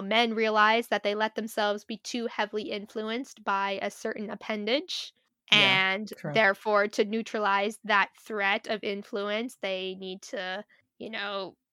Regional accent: Oregon, United States; When I go visit my family, like my hometown's known for the Oregon Shakespeare Festival

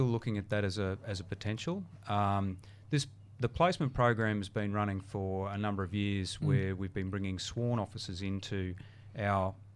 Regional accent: New South Wales, Australia; now in Cairns, Australia; Yeah, I'm originally from Northern New South Wales, but decided to become a Queensland supporter and move up here.

